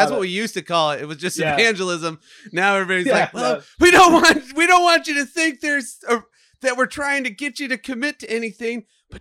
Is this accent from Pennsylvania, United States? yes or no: no; Michigan, United States; I grew up in Michigan. I don't know anybody that stayed where we grew up.